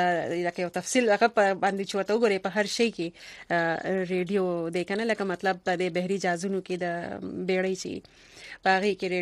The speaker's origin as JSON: {"language": "Pashto", "town": "Karachi", "region": "Sindh", "country": "Pakistan", "tie": "born or raised there", "said": "ولې چې موږ په کراچۍ کې پیدا لوي شوی"}